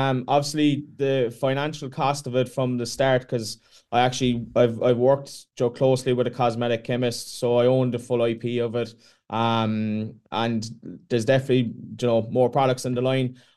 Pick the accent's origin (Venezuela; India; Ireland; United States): Ireland; Glengarriff, Munster; I'm from Glengariff in West Cork